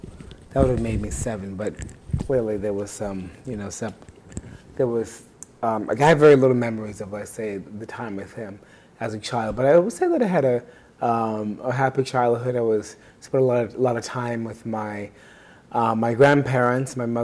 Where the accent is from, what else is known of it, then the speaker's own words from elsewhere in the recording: Bronx, New York, United States; born there; I was born in the Bronx in 1965, and February 6, 1965, and what else?